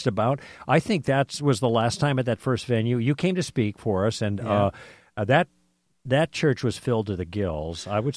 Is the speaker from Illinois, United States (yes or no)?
yes; Chicago, Illinois, United States; I grew up in Chicago.